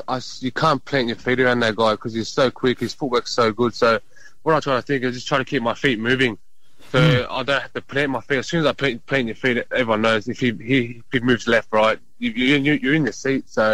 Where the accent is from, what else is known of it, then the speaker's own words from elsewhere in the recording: Sydney, New South Wales, Australia; I grew up in the South Sydney area, so man, I really had no choice.